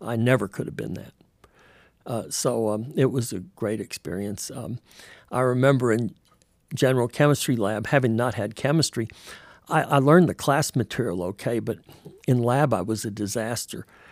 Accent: Florida, United States; the only reason I got into college was because I was from Florida.

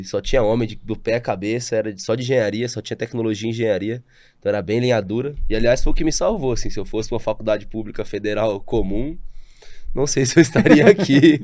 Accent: São Paulo, Brazil; Eu tenho 26 anos, né? Vim do interior de São Paulo.

